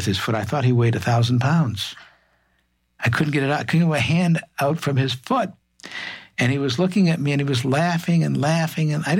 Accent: Midwest, United States; And I said, sure, I grew up in the Midwest.

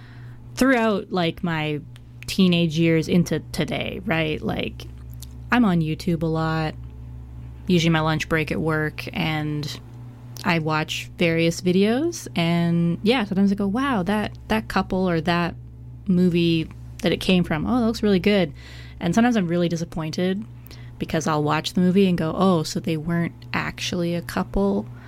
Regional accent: Canada; Maybe it's because I'm Canadian.

